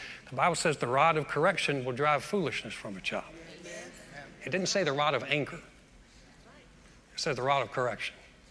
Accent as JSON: {"language": "English", "region": "the South", "country": "United States", "said": "We're from the South. That's what we do."}